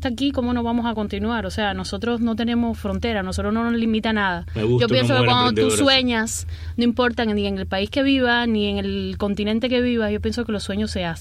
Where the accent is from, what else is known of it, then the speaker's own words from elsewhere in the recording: Cuba; como cubano